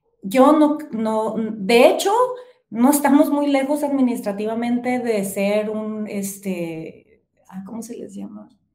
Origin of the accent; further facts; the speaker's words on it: Loreto, Baja California Sur, Mexico; yo la recuerdo cuando era pequeña y vivía aquí en Loreto, tendría yo 10 años